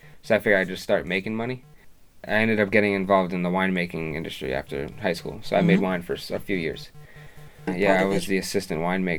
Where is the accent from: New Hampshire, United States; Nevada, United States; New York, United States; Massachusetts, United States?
New York, United States; New Suffolk; also born or lived in Woodbridge, Virginia; No, I was born in Woodbridge, Virginia. My brother and I, for the most part, grew up in New Suffolk.